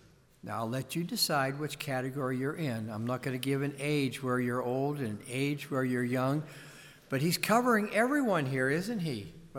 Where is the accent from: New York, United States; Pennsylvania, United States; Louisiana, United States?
Pennsylvania, United States; I grew up near Pittsburgh, and it seems like people who come from the Pittsburgh area, no matter where they live, and I haven't lived in Pittsburgh since I graduated from high school and went off to college